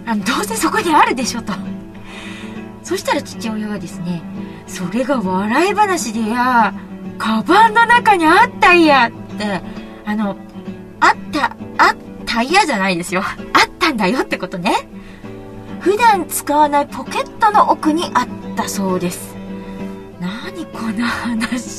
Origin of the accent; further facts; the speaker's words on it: Sanjo, Niigata, Japan; accent: Sanjo dialect; でここは三条弁です。お互い新潟の三条出身なんでね。